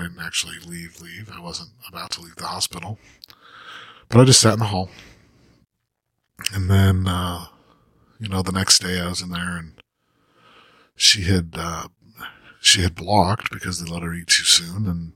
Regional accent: Salt Lake City, Utah, United States; moved away as an adult; now in Nashville, United States; But, growing up in Salt Lake was hard, and so not defending my faith, but fighting against a faith that was not biblical was hard. And so, 16 years ago, I moved to Nashville.

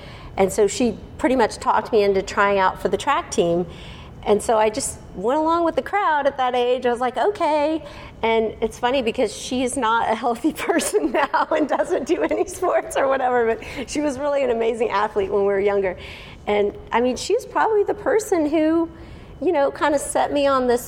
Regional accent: Houston, Texas, United States; You know, I grew up in Houston. We always lived close to water

